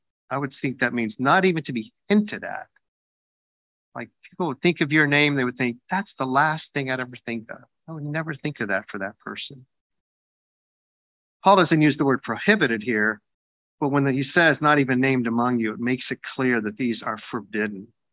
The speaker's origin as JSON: {"language": "English", "region": "the South", "country": "United States", "said": "I'm a Southerner, and Southerners hold grudges like nobody else."}